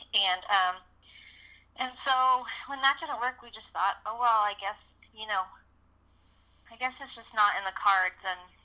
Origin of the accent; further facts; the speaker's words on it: California, United States; also born or lived in Oklahoma; we were living in Oklahoma at the time, and we are both from California, so we moved back home